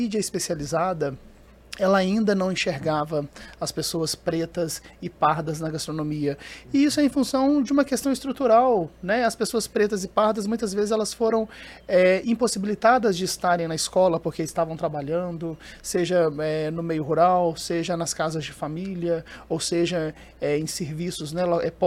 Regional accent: Minas Gerais, Brazil; eu sou de Minas Gerais, né? Uhum. E eu vejo com um lugar de fala como que o meu estado de origem é um estado racista. E eu falo isso, eu sou mineiro, vivi na pele

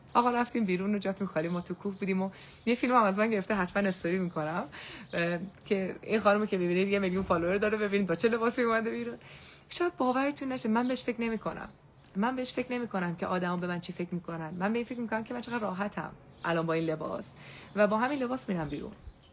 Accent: Qazvin, Iran; من قزوینی هستم.

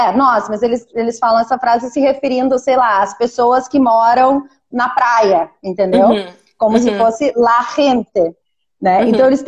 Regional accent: Porto Alegre, Rio Grande do Sul, Brazil; Sim, então, eu sou de Porto Alegre

